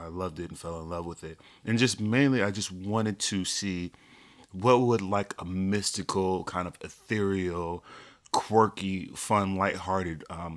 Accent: Seattle, Washington, United States; So myself and my collaborator by the name of Nikki Wade, we're both from Seattle, actually.

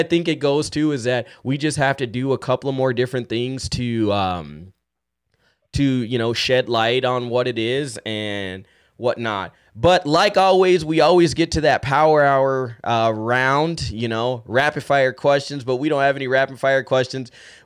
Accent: San Diego, California, United States; back in my hometown in San Diego, California, Friday nights, so we raced Friday nights, Saturday nights

